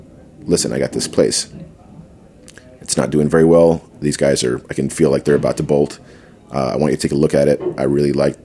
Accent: Southwest, United States; Right, I'm from the Southwest.

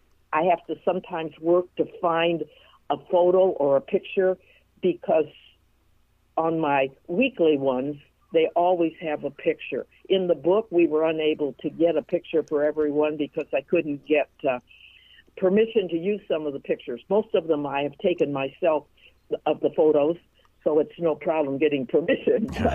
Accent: Portland, Oregon, United States; born there; Well, I was born in Portland, Oregon.

